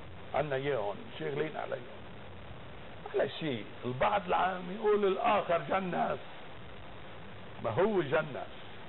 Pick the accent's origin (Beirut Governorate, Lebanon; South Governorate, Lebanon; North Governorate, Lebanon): North Governorate, Lebanon; Hatoun; أنا من ضيعة، ضيعتي